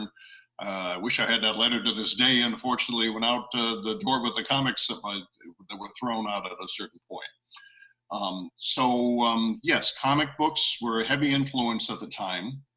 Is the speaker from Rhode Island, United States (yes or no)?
yes; Providence, Rhode Island, United States; I grew up in Providence, born and raised, okay, so I went to Catholic schools all my life.